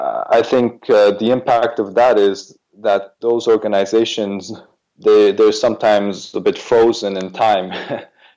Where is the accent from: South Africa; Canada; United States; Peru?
Canada; now in Europe; like I did when I was growing up in Canada, and then I decided to actually come to Europe